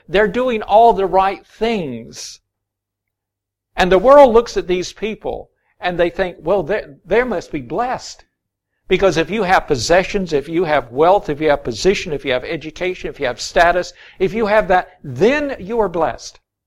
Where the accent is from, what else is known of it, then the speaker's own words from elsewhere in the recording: Florida, United States; I grew up in Florida, and we had orange groves. That's what I grew up in.